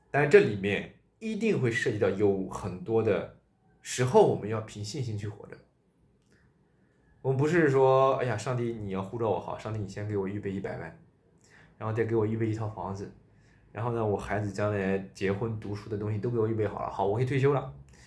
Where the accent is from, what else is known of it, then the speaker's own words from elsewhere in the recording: China; 那这就是我们中国人的想法